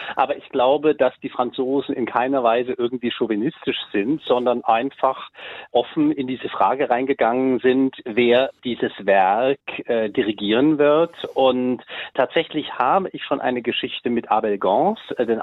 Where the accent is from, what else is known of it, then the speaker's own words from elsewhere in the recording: Germany; Und ich freue mich natürlich sehr, dass ich als Deutscher zur deutsch-französischen Partnerschaft beitragen kann.